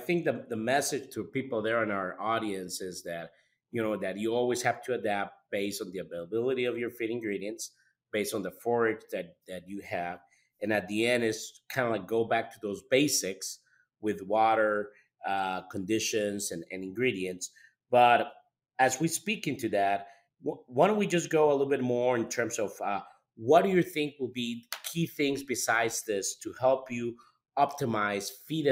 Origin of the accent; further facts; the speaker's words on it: Costa Rica; I'm originally from Costa Rica, and my family, actually, we have a cow-calf operation